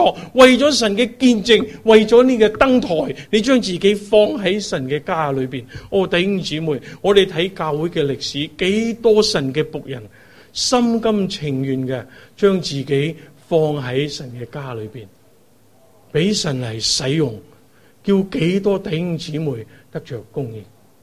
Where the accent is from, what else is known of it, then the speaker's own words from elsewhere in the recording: Hong Kong; 我对香港总系有一啲讲唔出嘅负担嘅。可能到底我都系生于斯，长于斯。